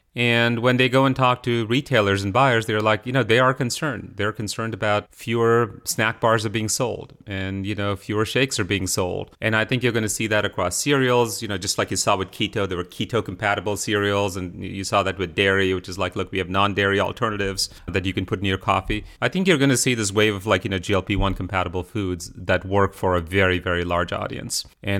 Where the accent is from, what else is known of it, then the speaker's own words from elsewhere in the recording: India; English is a second language; now in United States; as someone who was an immigrant to the US, I had to fit into a completely different society. I came from India. I actually learned English from watching American TV shows